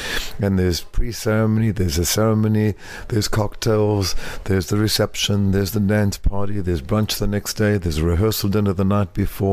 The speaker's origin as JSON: {"language": "English", "country": "South Africa", "moved": "as an adult", "said": "I didn't want to really stay in South Africa at the time because I didn't know what the future was going to be."}